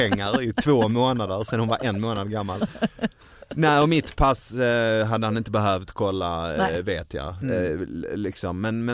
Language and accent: Swedish; Dalarna County, Sweden; accent: dalmål; Då hade jag ju gjort mer utav mitt dalmål.